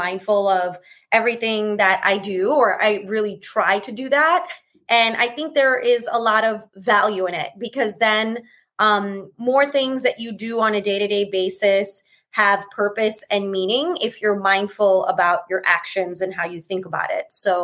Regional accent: New York City, New York, United States; So I grew up first generation Indian. I'm born and raised in New York City. My parents came to this country in the late 70s.

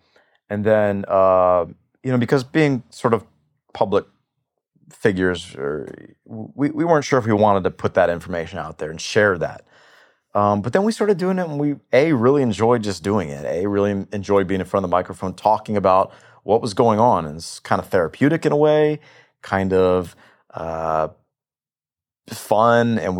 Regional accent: Atlanta, Georgia, United States; Biologically, and we grew up in Atlanta. We really didn't have any other family in the same town.

